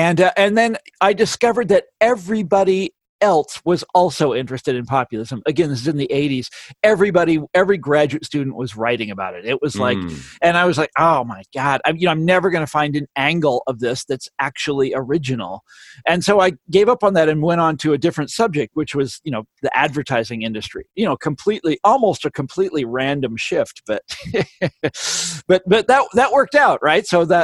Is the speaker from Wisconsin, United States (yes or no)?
no; Kansas, United States; this radical movement in America, the would-be Labor Party of America that came out of Kansas, right? My home state.